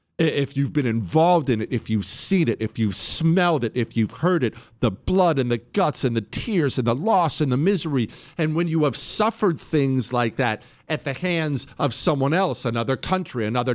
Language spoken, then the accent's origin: English; United States; I'm an American. And as an American, the only thing I will accept is unconditional surrender.